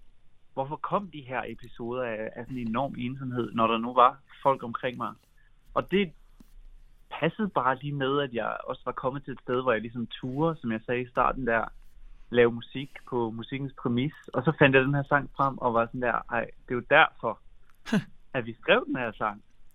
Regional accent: Central Denmark Region, Denmark; born there; og jeg er født ind i Vestjylland

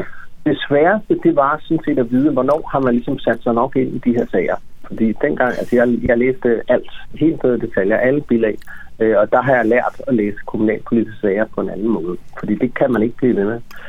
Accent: Region of Southern Denmark, Denmark; jeg kom fra Sydfyn. Jeg er opvokset på Sydfyn i sådan et godt friskolemiljø.

